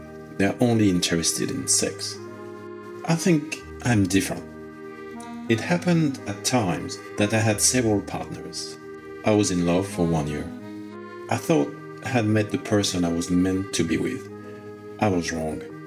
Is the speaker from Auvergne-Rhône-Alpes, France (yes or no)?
yes; Auvergne-Rhône-Alpes, France; now in Paris, France; I was born in Auvergne. I lived in a small village, so beautiful.